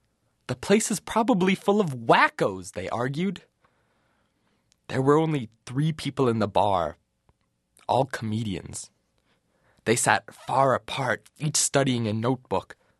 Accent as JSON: {"language": "English", "town": "Madison", "region": "Wisconsin", "country": "United States", "tie": "born or raised there", "said": "Luckily, my hometown of Madison has a strong comedy scene."}